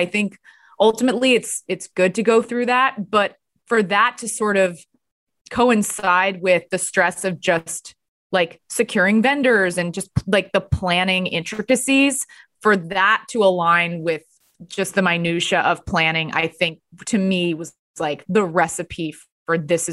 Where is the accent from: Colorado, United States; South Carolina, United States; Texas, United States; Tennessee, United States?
Texas, United States; also born or lived in Los Angeles / New York; I'm from Texas, but I lived in LA and New York.